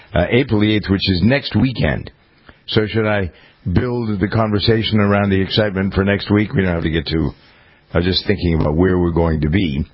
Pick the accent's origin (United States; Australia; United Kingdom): United States; Framingham, Massachusetts; if I were back in my home town of Framingham, about 92% of the sun would be gone.